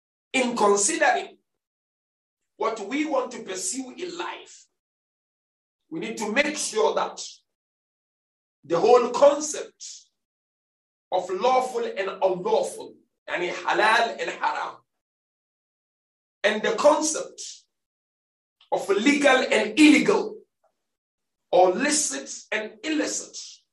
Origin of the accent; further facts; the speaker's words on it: Ghana; I'm originally from Ghana and I wasn't born a Shia.